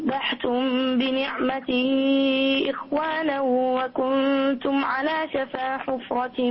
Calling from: United Arab Emirates; من الإمارات

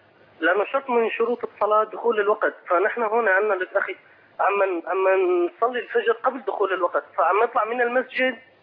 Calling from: Syria; أنا محاكيك من سوريا، جزاك الله خيرا.

